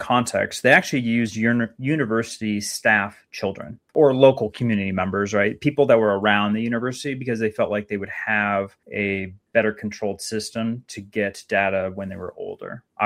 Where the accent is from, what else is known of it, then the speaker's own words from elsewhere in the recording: Minnesota, United States; out in Minnesota, my home state.